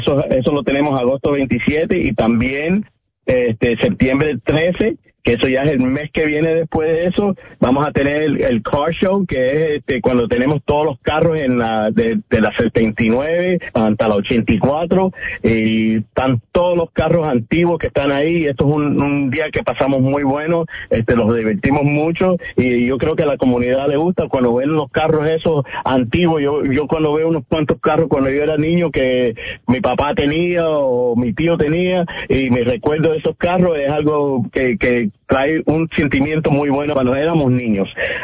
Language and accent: Spanish; Colombia; now in North Bergen, United States; porque yo soy colombiano y soy muy orgulloso de estar aquí en la ciudad de North Bergen